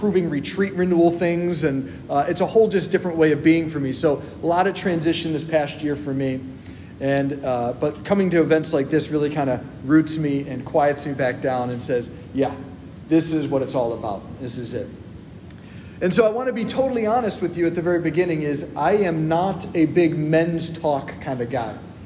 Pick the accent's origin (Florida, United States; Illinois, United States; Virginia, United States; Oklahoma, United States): Illinois, United States; Chicago; born there; I was born in Chicago, so a big fan of some sports as well.